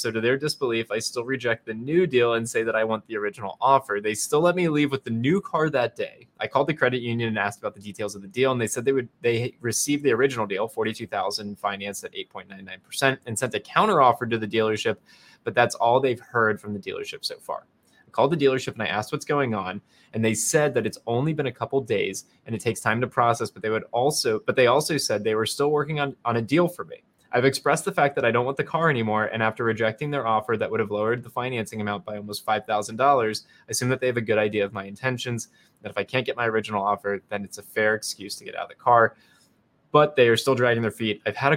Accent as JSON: {"language": "English", "town": "Mesa", "region": "Arizona", "country": "United States", "tie": "born there", "said": "I was born in Mesa, Arizona."}